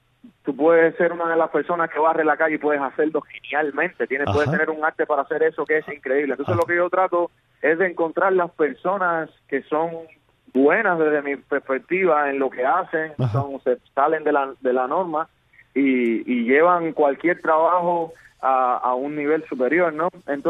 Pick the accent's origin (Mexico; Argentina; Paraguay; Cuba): Cuba; now in United States; yo me crié con música cubana y la música cubana toda es bailable, desde un danzón, un bolero, hasta la música timba con la que yo también crecí en Cuba en los 90.